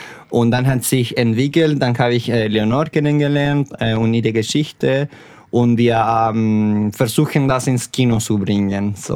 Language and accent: German; Tomé, Biobío, Chile; now in Tübingen, Germany; ich komme aus Tomé, ist eine kleine Stadt in Chile, in der Achterregion. Und ich wohne seit 10 Jahren in Tübingen. Ich bin Tübinger, meine Familie kommt aus Tübingen … ist aus Tübingen seit 1200. … sind um 1870 nach Chile umgezogen